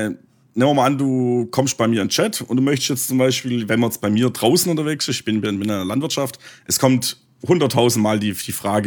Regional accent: Baden-Württemberg, Germany; accent: Swabian; Denn ihr gefällt meine Stimme oder mein schwäbischer Dialekt.

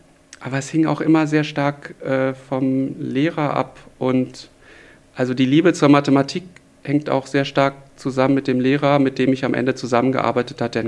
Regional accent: Braunschweig, Lower Saxony, Germany; also born or lived in United States; Ich habe mein Abitur auf der Waldorfschule gemacht und das in Braunschweig.

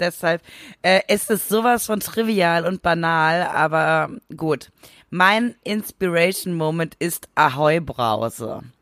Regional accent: West Germany, Germany

